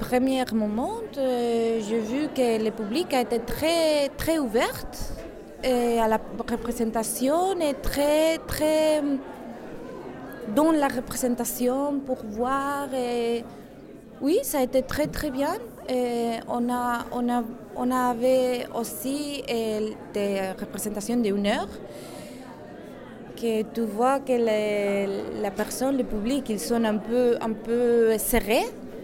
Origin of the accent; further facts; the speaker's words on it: Spain; je suis espagnole, donc j'ai vu que aussi, normalement, les représentations espagnoles, ils sont plus balletiques qu'à Belgique